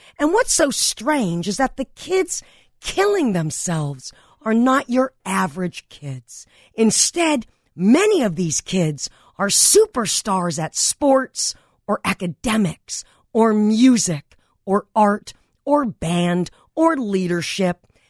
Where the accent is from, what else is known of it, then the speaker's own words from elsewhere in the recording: Granada Hills, California, United States; when I was a kid growing up on Goya Street, get off your ass street, in Granada Hills, California